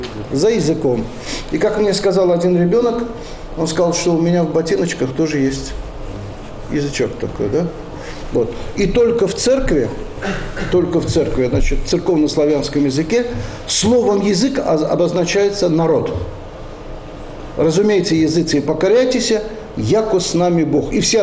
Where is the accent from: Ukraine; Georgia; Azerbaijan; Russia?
Azerbaijan; Baku; у меня на родине, в Баку, где я родился когда-то, тоже продолжают говорить по-русски.